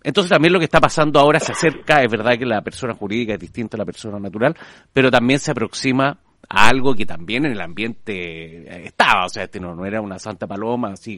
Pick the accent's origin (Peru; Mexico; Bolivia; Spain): Spain; born there; Nací en España, así que tengo un nexo también sentimental.